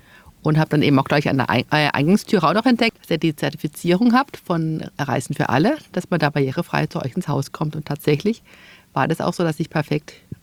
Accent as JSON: {"language": "German", "town": "Waldkirch", "region": "Baden-Württemberg", "country": "Germany", "tie": "born or raised there", "said": "Also ich komme aus dem Elztal. Ich bin in Waldkirch geboren, aufgewachsen, bin dann nach Bleibach gezogen mit meiner Familie."}